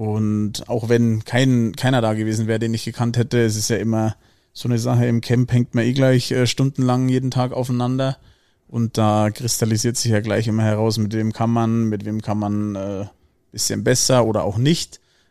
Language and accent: German; Sachsenkam, Bavaria, Germany; in meinem kleinen Dorf, wo ich herkomme. In Sachsenkamm heißt es.